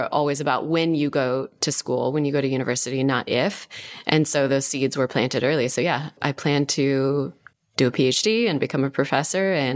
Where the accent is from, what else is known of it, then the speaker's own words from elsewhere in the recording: Seattle, Washington, United States; But yeah, I grew up in Seattle. I'm an Air Force brat.